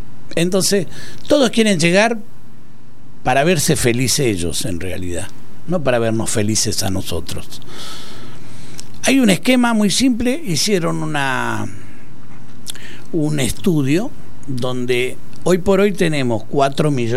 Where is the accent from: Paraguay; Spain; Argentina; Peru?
Argentina